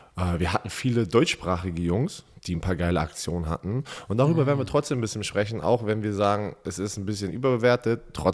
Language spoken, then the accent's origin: German; Austria; Weil da ist man so als Österreicher, natürlich die Österreicher sind sehr stolz, aber auch einfach nur Europäer